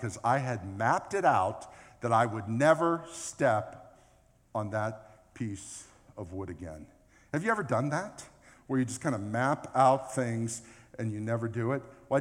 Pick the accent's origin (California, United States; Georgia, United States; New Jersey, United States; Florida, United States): Florida, United States; Boca Raton; Years ago, when I was young, I grew up in Boca, so I grew up in Disney World.